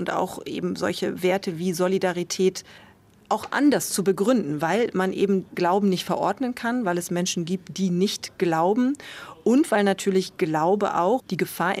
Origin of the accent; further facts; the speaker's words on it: Münster, North Rhine-Westphalia, Germany; Ich komme aus Münster, einer sehr katholischen Gegend.